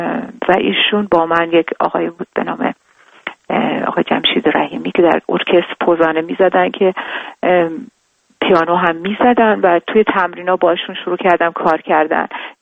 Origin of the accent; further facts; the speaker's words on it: Iran; moved away as an adult; now in Europe; در از کودکی در ایران متولد شدم، اونجا دوره کودکی و نوجوانی رو اونجا گذروندم، بعد از دوره مدرسه و دبیرستان به اروپا اومدم برای تحصیل موسیقی